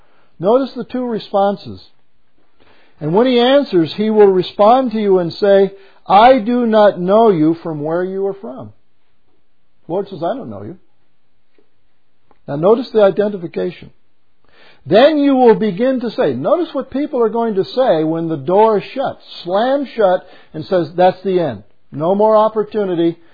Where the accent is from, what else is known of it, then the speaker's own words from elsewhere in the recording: United States; born there; I used to think I was saved because I was born here in America, because America is a Christian nation.